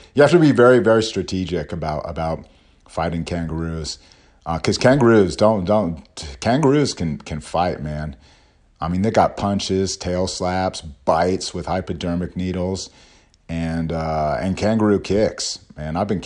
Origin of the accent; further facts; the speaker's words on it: Berkeley, California, United States; But we're both from Berkeley. So we both, you know, we grew up in the same area.